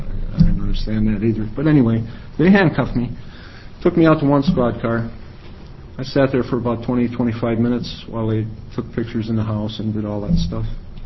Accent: United States; I'm from Washington County, and I'm here in opposition to 2356.

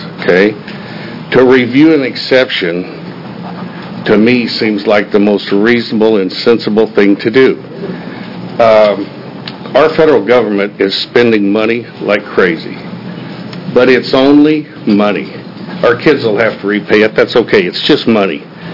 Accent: Oregon, United States; I'm from Douglas County. I'm a farmer and an orchardist.

